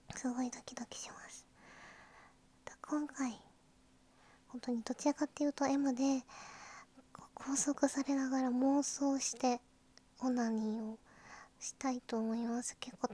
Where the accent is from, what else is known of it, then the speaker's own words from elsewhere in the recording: Kansai, Japan; 出身は関西です。